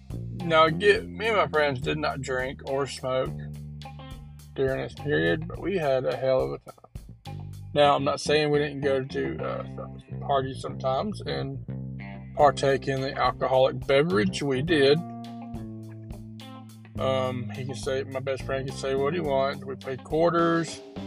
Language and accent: English; Cumming, Georgia, United States; growing up in Cumming, Georgia was, had its diversities. We had mostly white kids.